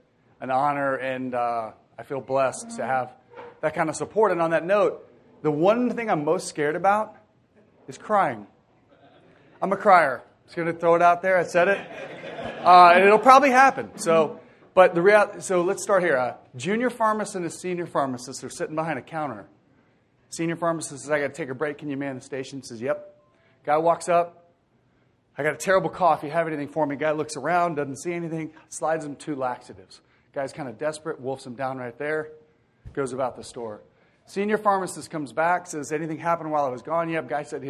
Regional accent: Peekskill, New York, United States; born there; So where I'm from is easy. I'm the only son of … I was born in Peekskill, New York in 1971. And I could not have had a better upbringing.

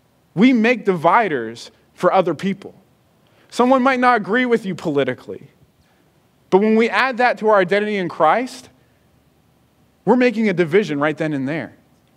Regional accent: West Virginia, United States; I'm Italian. I'm a fan of the Pittsburgh Steelers. Sorry. I grew up in West Virginia. I'm proud of it.

